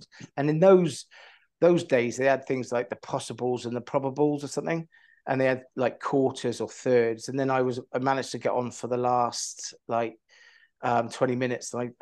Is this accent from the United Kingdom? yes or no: yes; Llantwit Major, Wales, United Kingdom; moved away as an adult; I grew up in Llantwit Major, and I was there until 18 when I left to go to St Mary's Uni in Twickenham.